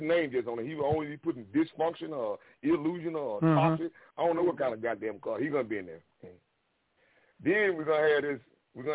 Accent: Alabama, United States; Yeah, white folks. I'm from Alabama. I said folks.

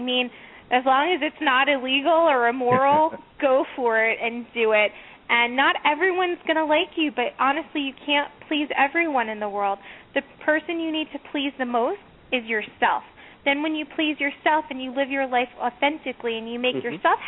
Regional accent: Connecticut, United States; You know, I come from a very conservative family. I grew up in Connecticut.

